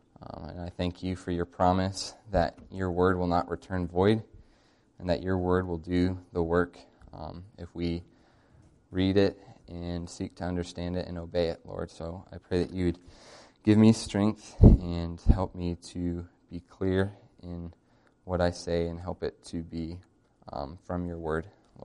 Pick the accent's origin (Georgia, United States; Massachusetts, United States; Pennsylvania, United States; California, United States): Georgia, United States; Roswell; I'm from Roswell, Georgia, so that's about a 40-hour drive southeast of here, down in about the southeast corner of America. I grew up in a family of six kids